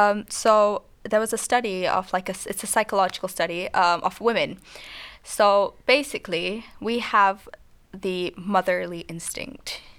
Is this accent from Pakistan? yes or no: yes; Pakistan; Now, obviously, I'm talking as a Pakistani culture does not believe in that.